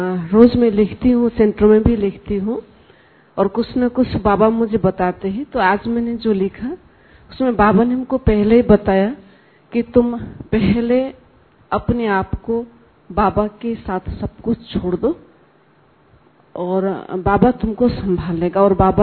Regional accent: Tezpur, Assam, India; मैं तेजपुर आसाम से हूँ।

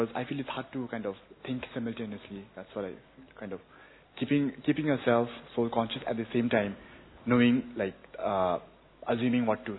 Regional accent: Sikkim, India; English is a second language; I'm from Sikkim, which is in India itself.

